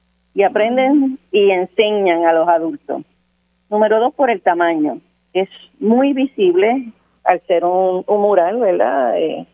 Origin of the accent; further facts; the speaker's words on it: Ponce, Puerto Rico; Pues soy una leona de Ponce